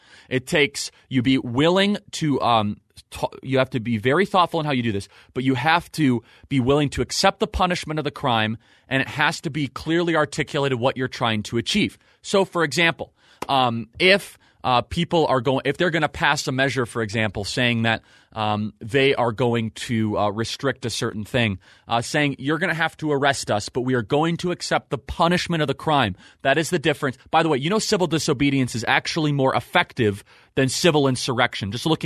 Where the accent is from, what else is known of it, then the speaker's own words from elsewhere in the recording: Connecticut, United States; I'm from Connecticut. I'm 17, about to go to college next year.